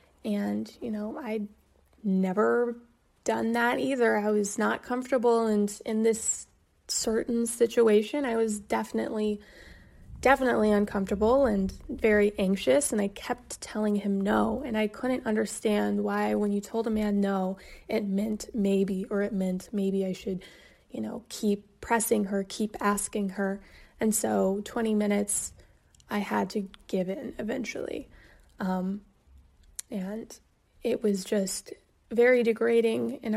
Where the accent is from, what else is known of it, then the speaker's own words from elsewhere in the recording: Kansas, United States; I was from Kansas, you know, it was all a bit new to me.